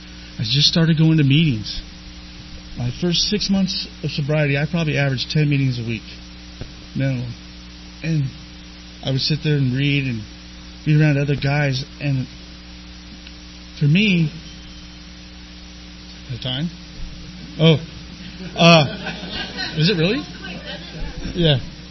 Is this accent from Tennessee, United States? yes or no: no; San Diego, California, United States; I am from San Diego. I was born and raised here, like I said.